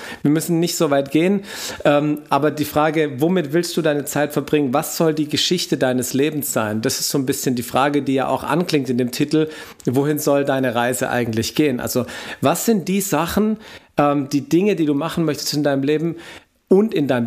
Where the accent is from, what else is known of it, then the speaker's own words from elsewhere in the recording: Stuttgart, Baden-Württemberg, Germany; ich komme ja hier aus Stuttgart